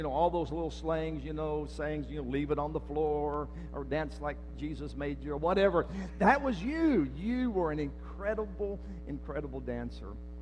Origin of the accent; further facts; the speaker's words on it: Texas, United States; because I'm from East Texas, that's what makes me so special.